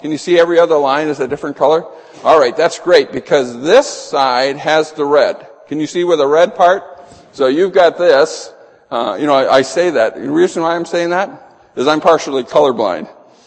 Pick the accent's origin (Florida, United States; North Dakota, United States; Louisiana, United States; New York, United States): North Dakota, United States; Edgeley; born there; I know I was born in Edgeley, North Dakota. I know the house I was born in.